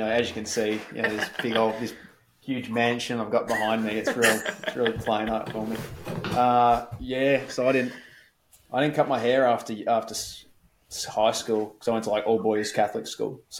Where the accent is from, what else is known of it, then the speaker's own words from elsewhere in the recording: Adelaide, South Australia, Australia; also born or lived in Melbourne, Australia; And I just leaned on the fact that I was from Adelaide and Melbourne.